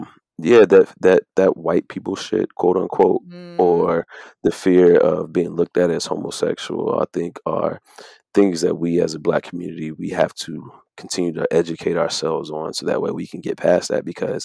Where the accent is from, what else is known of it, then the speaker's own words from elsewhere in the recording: the South, United States; whereas myself, being born and raised in the South, I might have a different outlook on things than AJ, who's in Canada.